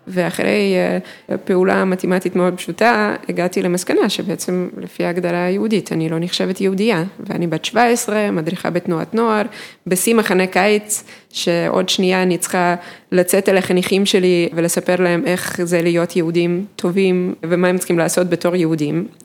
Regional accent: Odesa, Odesa Oblast, Ukraine; now in Israel; אני נולדתי וגדלתי באודסה, שזאת עיר אחת היהודיות בעולם מחוץ לגבולות הקודש. ונולדתי למשפחה יהודית

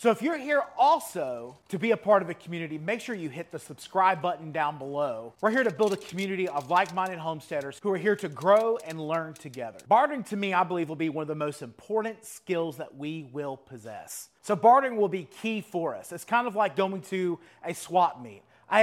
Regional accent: Atlanta, Georgia, United States; You know, we're natively from the Atlanta area, so she'll go back home and visit family.

